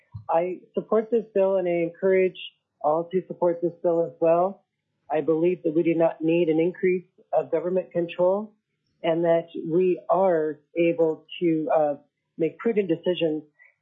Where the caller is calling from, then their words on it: Fairbanks, Alaska, United States; I am calling from Fairbanks, Alaska, District 33. I have been an Alaska resident for almost 30 years.